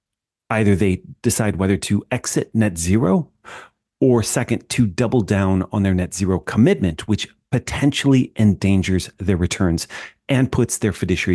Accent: United States; now in United Kingdom; I'm American, but I live in the UK.

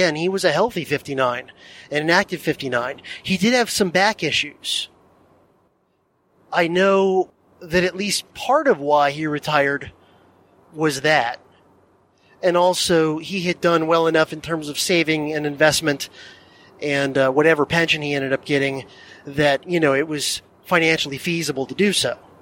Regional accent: Florida, United States; if you're growing up in South Florida, that's a pretty awesome deal to see even a little bit of snow.

